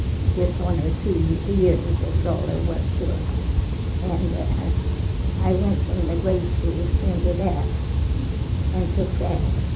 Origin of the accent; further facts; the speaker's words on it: Aberdeen, South Carolina, United States; Well, I was raised in Aberdeen, South Carolina.